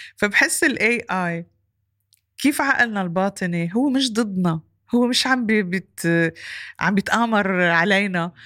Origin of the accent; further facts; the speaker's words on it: Kuwait; born there; انا كمان ولدت بالكويت كان لسه الكويت فريش بعدها جديدة بهيداك الوقت